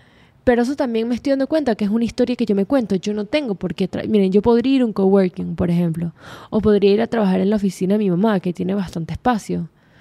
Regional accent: Venezuela; now in Chicago, United States; cuando llegué a Chicago, mi sorpresa fue que me fui de Venezuela buscando estar acompañada de más personas

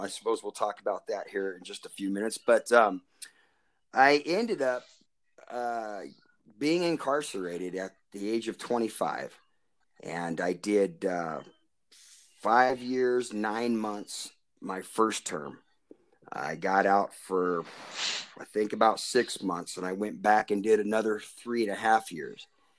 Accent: Stockton, California, United States; I was raised in the Apostolic Movement in a United Pentecostal church there in Stockton, California, Bishop Haney's church.

